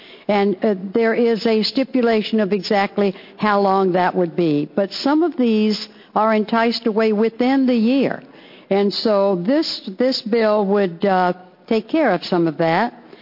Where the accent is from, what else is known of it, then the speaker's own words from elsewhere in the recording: Coos Bay, Oregon, United States; in my district, in my hometown of Coos Bay.